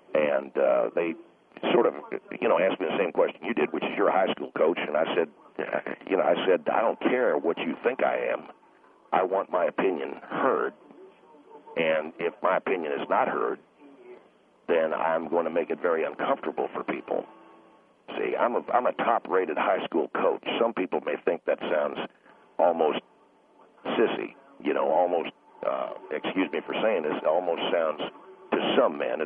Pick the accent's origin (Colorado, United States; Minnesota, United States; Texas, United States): Texas, United States; Kilgore; You know, I come from Eastern Texas. I come from a place called Kilgore, Texas, which is in East Texas, kind of ranch land.